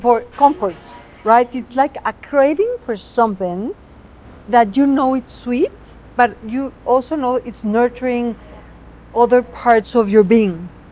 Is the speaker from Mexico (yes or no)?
yes; Mexico; also born or lived in Vancouver, Canada; So I grew up in Mexico, lived my whole life in Mexico, but always hungry for travel.